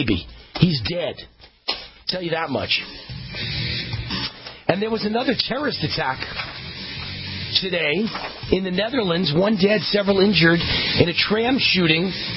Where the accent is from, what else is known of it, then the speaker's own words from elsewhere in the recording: United States; I'm American-made and proud of it. You can only find a war like this, a … like this, in the good old U.S. of A.